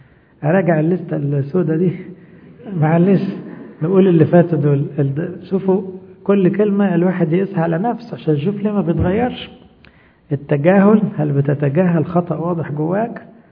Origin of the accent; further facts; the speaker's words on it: Egypt; عندنا في مصر بقى البلد والحكومة والمرور والحر